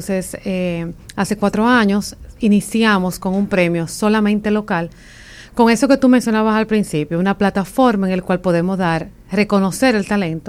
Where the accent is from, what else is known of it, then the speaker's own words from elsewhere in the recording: Dominican Republic; como apretados que somos los dominicanos